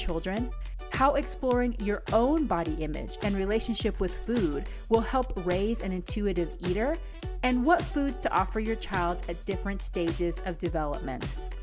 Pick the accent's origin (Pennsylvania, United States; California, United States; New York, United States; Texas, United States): Texas, United States; Fried catfish, because I grew up in Texas too.